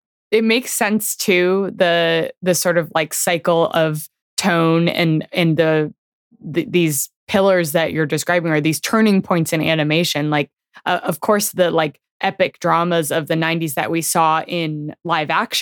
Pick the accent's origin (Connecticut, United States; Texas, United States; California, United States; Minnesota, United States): California, United States; I grew up again in the Bay Area